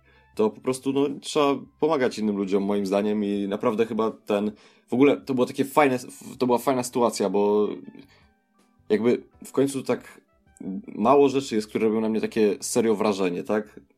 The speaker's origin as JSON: {"language": "Polish", "town": "Gdańsk", "region": "Pomeranian Voivodeship", "country": "Poland", "said": "ja powiedziałem, że jestem z Gdańska"}